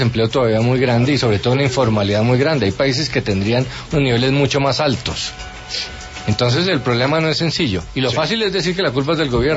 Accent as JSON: {"language": "Spanish", "country": "Colombia"}